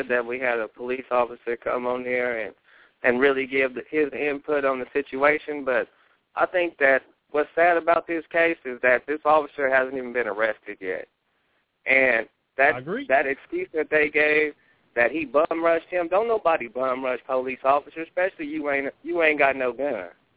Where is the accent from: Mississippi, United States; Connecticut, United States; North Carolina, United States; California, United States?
California, United States; because I'm from California just like he is